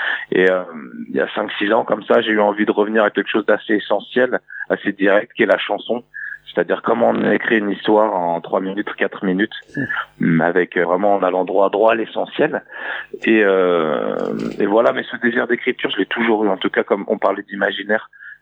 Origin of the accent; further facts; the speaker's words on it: Mont-Saint-Aignan, Normandy, France; also born or lived in Dijon; moi, j'ai grandi, je suis né à Mont-Saint-Aignan, donc la ville de Le Prest. Et ensuite, mon père est allé vivre à Dijon. Et moi, j'ai vécu à Dijon et j'ai vécu en face du bar de l'univers.